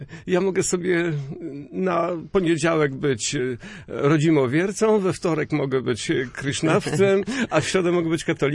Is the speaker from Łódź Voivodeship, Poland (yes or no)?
no; Sławno, West Pomeranian Voivodeship, Poland; born there; jako człowiek pomorzanin raczej, bo urodziłem się Sławnie i mieszkam pod Słupskiem